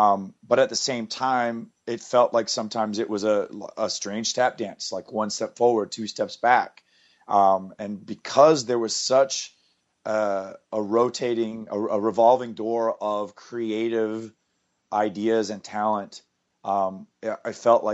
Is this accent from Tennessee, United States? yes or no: no; North Carolina, United States; Originally, it was the Crockett Promotions because I grew up in North Carolina.